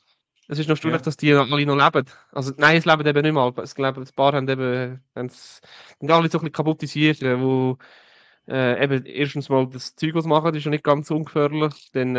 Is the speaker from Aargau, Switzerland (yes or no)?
yes; Riniken, Aargau, Switzerland; Ich weiss noch, da hat es davor da bei uns in Rieniken eine Strasse, 80er-Strecke, und die ist mal lang gesperrt, weil sie saniert haben.